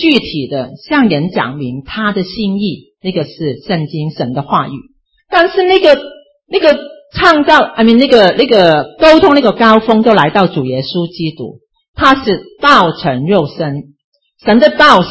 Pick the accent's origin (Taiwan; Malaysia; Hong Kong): Hong Kong; first language Cantonese; Chinese is a second language; 你就知道我是大概是从香港来的广东人，所以我讲国语呢，